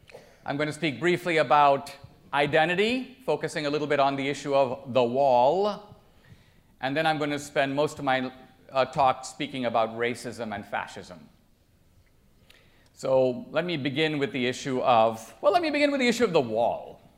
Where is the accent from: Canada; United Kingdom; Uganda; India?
India; English is a second language; now in United States; I am an immigrant from India, and I bring to America what can be called the immigrant perspective